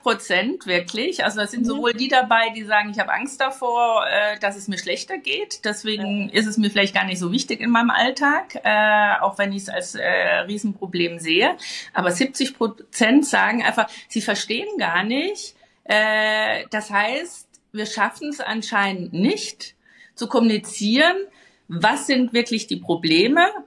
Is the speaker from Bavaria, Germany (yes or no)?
yes; Bavaria, Germany; ich komme aus dem Söderland, aus dem Bayerischen Wald. Insofern, ich bin ein klassisches Landei, bin sehr ländlich aufgewachsen. Meine Großeltern hatten auch noch eine Landwirtschaft.